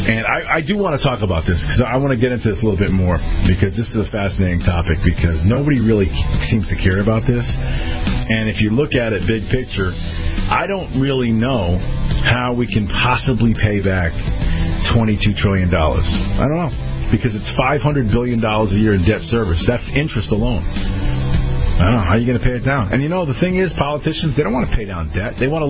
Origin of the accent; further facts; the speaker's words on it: Connecticut, United States; It's certainly concerning for the folks who live in my home state of Connecticut.